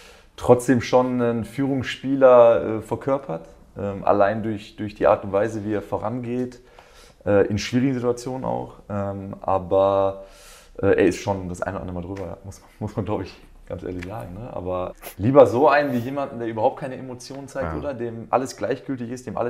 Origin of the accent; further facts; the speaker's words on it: Essen, North Rhine-Westphalia, Germany; Essener, ich komme aus Essen